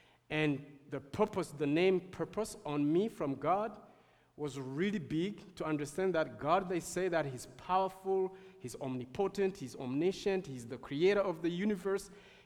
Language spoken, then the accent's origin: English; Burundi; moved away as an adult; I'm from Burundi. I was born there and I grew up there. I only lived out of Burundi when I came here for doing my studies.